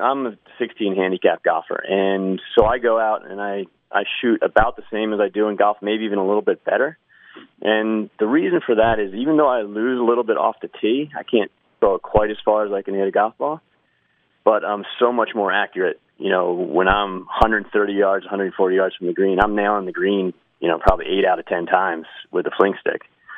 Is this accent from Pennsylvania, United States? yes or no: yes; Pennsylvania, United States; Yeah, I grew up playing lacrosse outside of Philadelphia, and I played golf my whole life